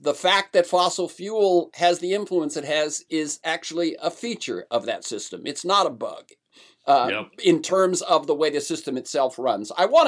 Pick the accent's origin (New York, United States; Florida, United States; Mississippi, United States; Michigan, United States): Florida, United States; I grew up in Florida in the 50s and early 60s